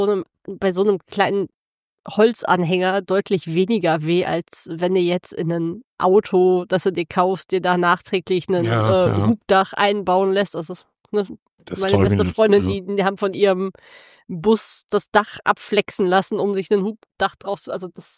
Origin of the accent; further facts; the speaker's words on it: Düsseldorf, North Rhine-Westphalia, Germany; Wir kommen aus dem Großraum von Düsseldorf, aus dem Rheinland